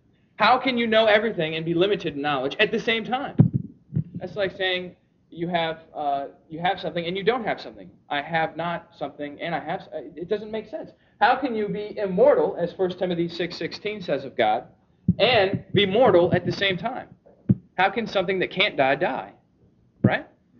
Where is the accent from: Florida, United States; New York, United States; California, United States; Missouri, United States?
New York, United States; I'm also very sarcastic being a New Yorker.